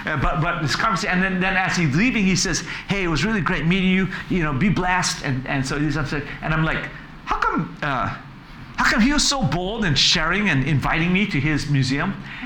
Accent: United States; No, actually, I'm Chinese, but I'm American.

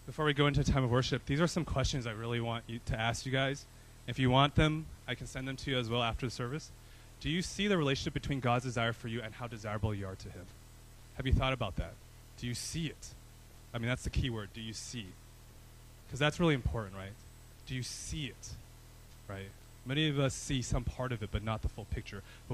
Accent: Boston, Massachusetts, United States; I grew up in Boston. I mean, I was in Boston for 3 years during the Trump-Hillary elections.

